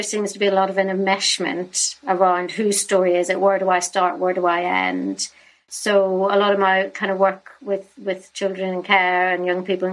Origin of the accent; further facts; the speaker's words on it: Northern Ireland, United Kingdom; my story of growing up in Northern Ireland and the Troubles